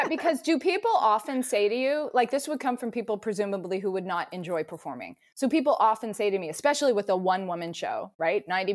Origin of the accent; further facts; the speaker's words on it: Atlanta, Georgia, United States; she read my book, so she knew I grew up in Atlanta.